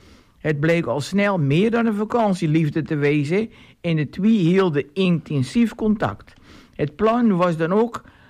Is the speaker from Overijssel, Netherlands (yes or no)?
no; Friesland, Netherlands; born there; Ik ben geboren in Friesland, maar amper een paar maanden oud was ik al voor het eerst op Texel.